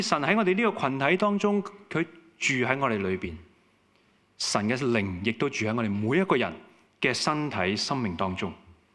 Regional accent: Hong Kong; 我们香港人很喜欢吃，我们很多时候就追逐美食

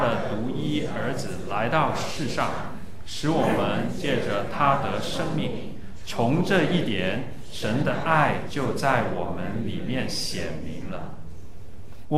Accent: Guangdong, China; 好像我们广东人说的猛叉叉

